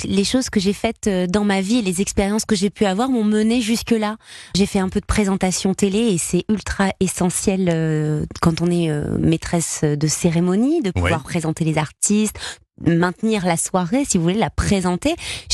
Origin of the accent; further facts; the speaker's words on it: Marseille, Provence-Alpes-Côte d'Azur, France; moved away as an adult; also born or lived in Paris; j'ai habité 17 ans à Paris alors que je suis marseillaise. Hein, ouais. Je suis arrivée à 19 ans.